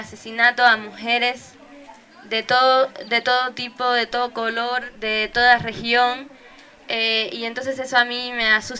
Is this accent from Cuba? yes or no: yes; Cuba; como cubana individualmente estoy aquí con ustedes